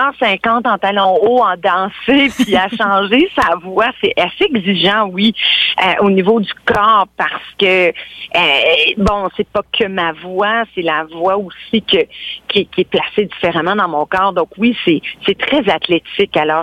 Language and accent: French; Ontario, Canada; qui moi-même je suis de l'Ontario.